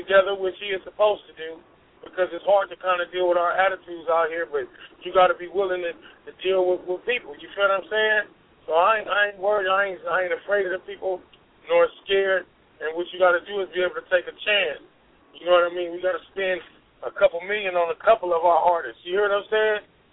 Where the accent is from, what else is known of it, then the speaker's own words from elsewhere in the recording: San Francisco, California, United States; And, you know, I'm from Frisco, so I'm real. We got a chip on our shoulder about that, because a motherfucker put that on us without thinking everybody in our city is gay.